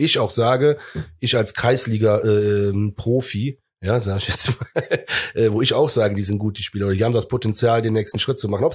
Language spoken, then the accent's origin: German; Cologne, North Rhine-Westphalia, Germany; so bekloppt sind wir Kölner ja.